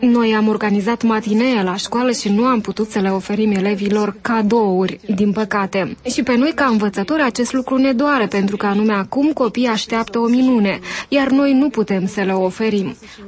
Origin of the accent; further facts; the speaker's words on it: Ternopil Oblast, Ukraine; sunt din Ucraina, din regiunea Ternopol.